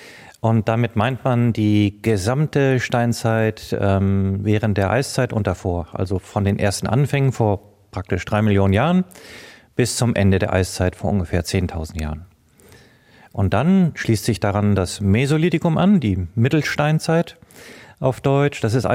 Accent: Namibia; Einmal bin ich aufgewachsen in Afrika, in Namibia auf einer Farm. Meine ganze Kindheit habe ich im Busch verbracht mit einem Gewehr und Hund unterwegs, habe gejagt.

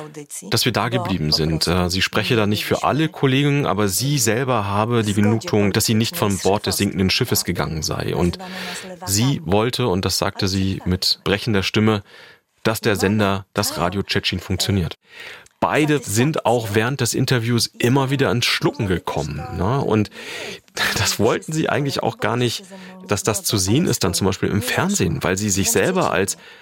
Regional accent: East Germany, Germany; Ich bin in der DDR aufgewachsen

